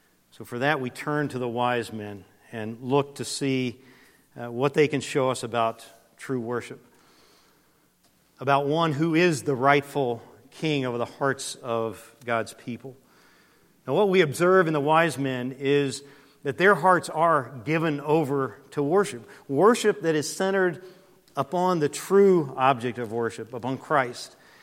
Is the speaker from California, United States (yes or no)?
no; Brevard, North Carolina, United States; this past week, our family was back in Brevard, my hometown.